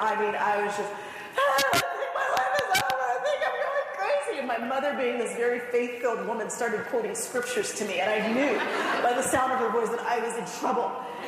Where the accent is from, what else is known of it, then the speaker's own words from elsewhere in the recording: Denver, Colorado, United States; now in Atlanta, United States; We messaged each other and realized that although we grew up in Denver, Colorado, we were both living in Atlanta.